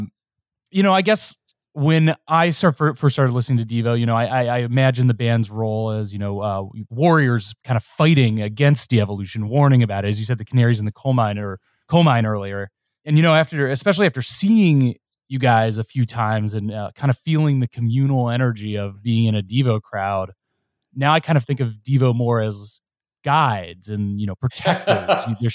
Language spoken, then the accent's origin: English; Cincinnati, Ohio, United States; as I mentioned before, I'm from Ohio. I grew up in Cincinnati.